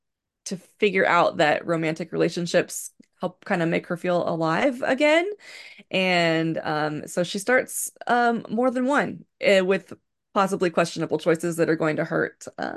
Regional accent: Ohio, United States; now in Raleigh, United States; So I'm kind of in the middle of the state, but I did live, I grew up in Ohio

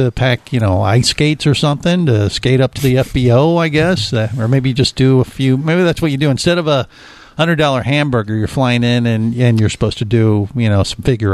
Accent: Ohio, United States; Yeah, I grew up in Ohio.

